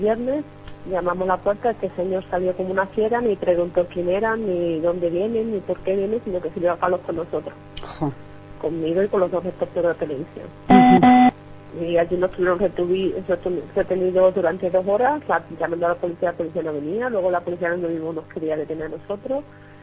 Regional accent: Spain; yo porque soy española

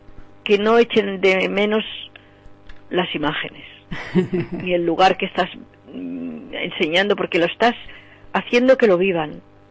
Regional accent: Madrid, Community of Madrid, Spain; yo hablo en concreto de Madrid, porque yo soy madrileña y es donde voy más.

